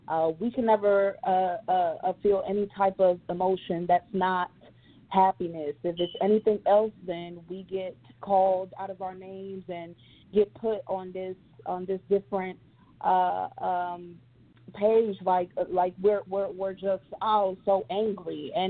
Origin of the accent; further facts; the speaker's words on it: Dominican Republic; now in United States; I'm from the Dominican Republic, but I am black.